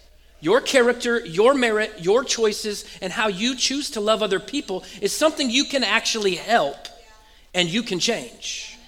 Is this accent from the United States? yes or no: yes; West Coast, United States; born there; I was born on the West Coast, and I was born in 1982